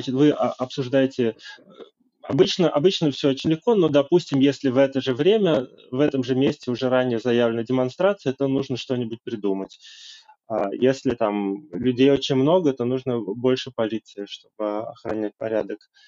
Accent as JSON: {"language": "Russian", "region": "Moscow", "country": "Russia", "tie": "born or raised there", "said": "Я вырос в Москве, для меня это очень просто отличная история."}